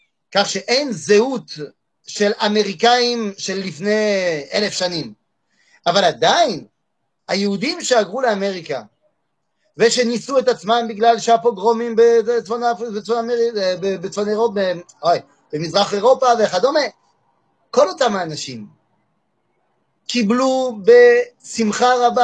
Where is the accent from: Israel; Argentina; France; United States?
France; moved away; אני גדלתי בצרפת. יש לי אזרחות צרפתית, ויש לי דרכון צרפתי